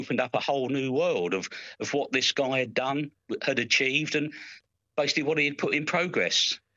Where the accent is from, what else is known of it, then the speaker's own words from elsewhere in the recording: England, United Kingdom; being an Englishman